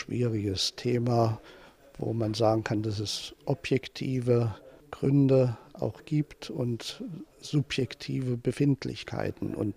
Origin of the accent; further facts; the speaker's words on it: East Germany, Germany; Ich komme ja nun aus Ostdeutschland, wo über 80% inzwischen keiner Kirche mehr angehören.